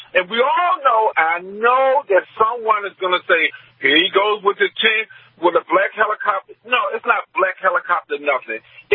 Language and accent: English; Queens, New York, United States; now in Bel Air, United States; I'm from Queens, New York, Jackson Heights, via Bel Air, Texas, right now.